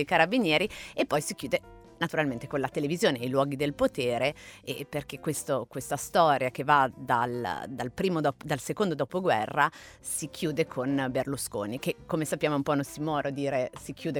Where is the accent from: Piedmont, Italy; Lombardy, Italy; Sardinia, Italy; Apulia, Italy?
Piedmont, Italy; E pensa che anche quella lì è un'invenzione proprio delle mie parti. Questo distretto del casalingo comincia la sua storia ancora prima di lavorare con i metalli